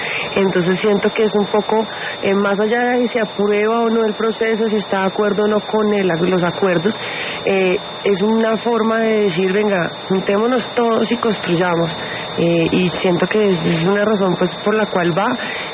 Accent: Villavicencio, Meta, Colombia; Yo soy de Villavicencio

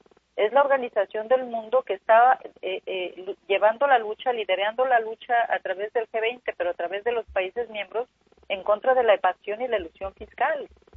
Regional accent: Mexico; pero soy mexicana.

